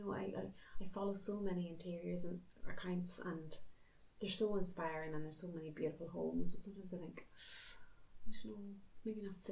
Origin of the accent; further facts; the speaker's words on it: Northern Ireland, United Kingdom; I'm from Tyrone, but it's obviously like a northern-ish thing.